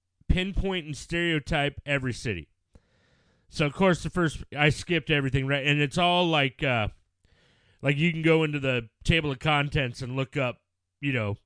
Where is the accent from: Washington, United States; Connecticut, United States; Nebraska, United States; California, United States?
Washington, United States; Hobart; growing up in Hobart, I wouldn't call Covington a small town anyways because we used to call that going to town.